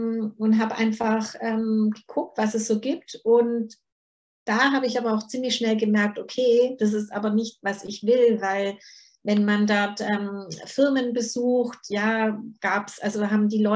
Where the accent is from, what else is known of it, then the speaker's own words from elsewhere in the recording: Germany; ich bin froh, dass ich in Deutschland aufgewachsen bin